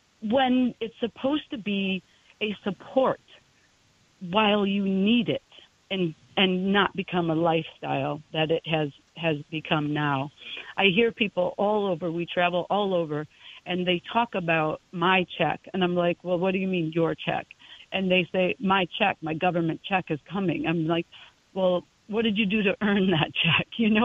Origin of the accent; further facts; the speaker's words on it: Wisconsin, United States; And then I grew up in Wisconsin, and there is not a systemic racism problem, but a systemic problem depending on government.